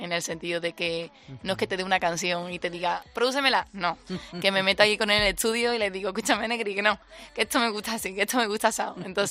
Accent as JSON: {"language": "Spanish", "town": "Seville", "region": "Andalusia", "country": "Spain", "tie": "born or raised there", "said": "yo era del Betis, sí, porque soy de Triana, casi soy Triana del Betis, mm-hmm, y luego me fui a Sevilla."}